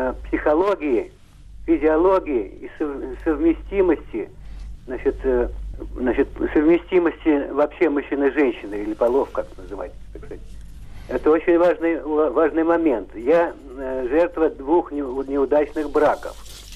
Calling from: Moscow, Russia; я хочу добавить из Москвы

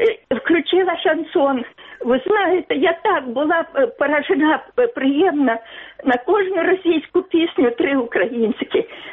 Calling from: Zaporizhzhia, Zaporizhzhia Oblast, Ukraine; з Запоріжжя.

